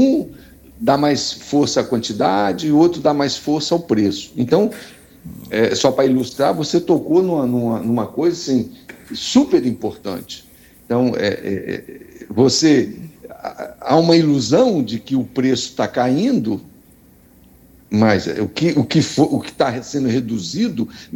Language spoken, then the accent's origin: Portuguese; Vila Velha, Espírito Santo, Brazil; sou aqui de Vila Velha, aqui do lado do Marista, escola famosa aqui no município de Vila Velha